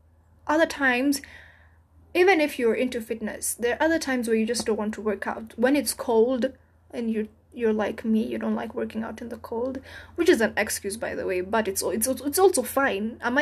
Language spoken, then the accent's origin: English; Kenya; And personally, as a Kenyan, a child of African parents, I don't have money.